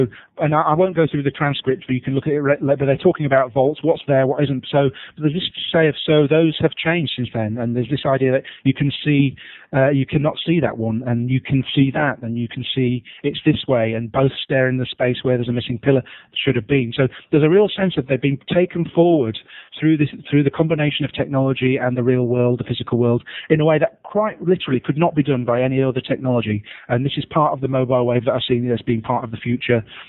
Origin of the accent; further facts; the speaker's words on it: Yorkshire and the Humber, United Kingdom; I'm from Yorkshire